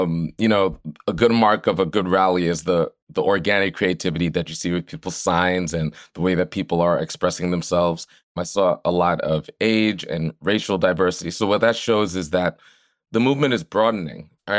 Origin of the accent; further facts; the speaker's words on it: Long Island, New York, United States; I'm from Long Island, so I went to a number of different protests on Long Island